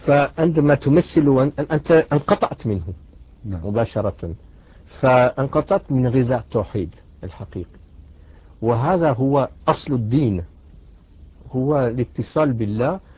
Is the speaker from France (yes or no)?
yes; France; Arabic is a second language; تربيت معتمد على النصرانية وتربيت في فرنسا.